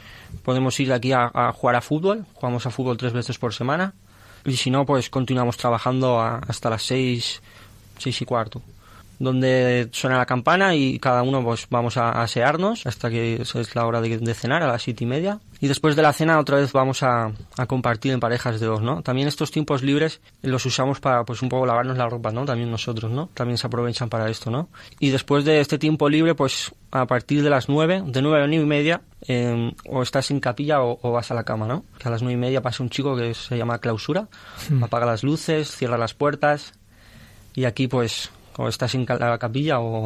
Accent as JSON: {"language": "Spanish", "town": "Valencia", "region": "Valencian Community", "country": "Spain", "said": "soy de Valencia y llevo 2 años y 8 meses en la comunidad del cenáculo, donde entré en España."}